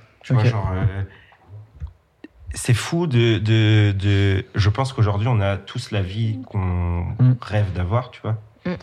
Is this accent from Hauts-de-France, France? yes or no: no; Nancy, Grand Est, France; Je viens de Nancy. J'avais aucune chance d'être là où je suis.